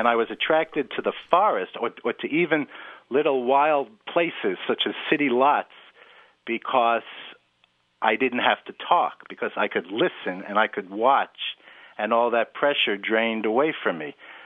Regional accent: New York City, New York, United States; I grew up in New York City. I never saw a cow until I went to college in Maryland.

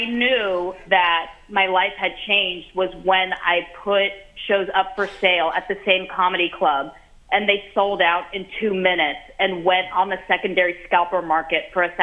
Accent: San Francisco, California, United States; when I warmed up for my special in my hometown, San Francisco, I did four shows at this comedy club that was a 400-seater

